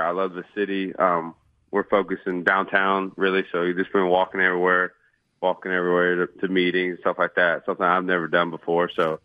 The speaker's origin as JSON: {"language": "English", "town": "Gulf Shores", "region": "Alabama", "country": "United States", "tie": "born or raised there", "said": "Pensacola when people ask me out here, so they kind of figure out where I'm from, so. What part? But I grew up in Gulf Shores, Alabama."}